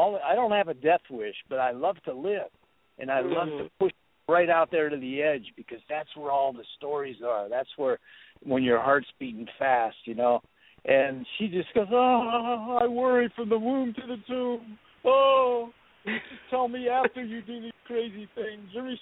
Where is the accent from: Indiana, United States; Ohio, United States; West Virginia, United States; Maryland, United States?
Ohio, United States; Cleveland; Like, growing up in Cleveland, Ohio, and it was my mother who really started it all